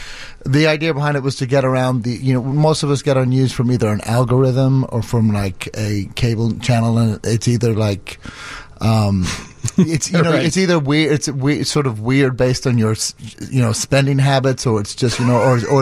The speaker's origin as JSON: {"language": "English", "region": "Northern Ireland", "country": "United Kingdom", "tie": "born or raised there", "also_born_or_lived": "London", "lives_now": "Chicago, United States", "said": "I grew up in the north of Ireland and London, so my accent's kind of all over the place."}